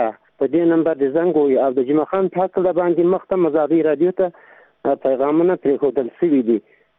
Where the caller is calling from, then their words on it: Paktika, Afghanistan; د پکتیکا دی ولایت د جانخیل ولسوالی تاسو سره په تماس کې یم.